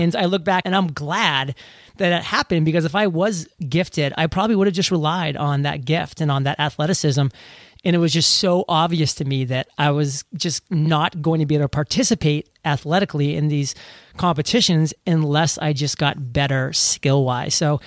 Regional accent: Maine, United States; We were a little bit inland. I mean, we could basically throw a rock, like figuratively, into the ocean. I mean, I was about 15 minutes from Kennebunkport

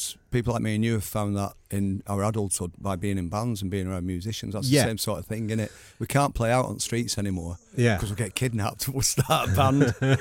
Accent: Oldham, North West England, United Kingdom; because I grew up in Oldham, same age as you, pretty much, and grew up in Oldham.

